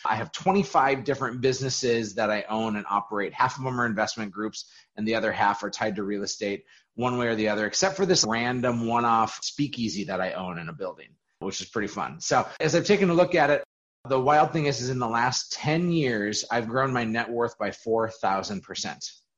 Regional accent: Fargo, North Dakota, United States; I grew up in Fargo, North Dakota, always lived here.

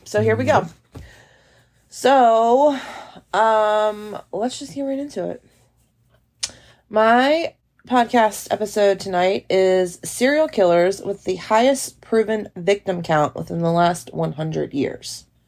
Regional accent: United States; And I'm sure you guys can tell I'm American.

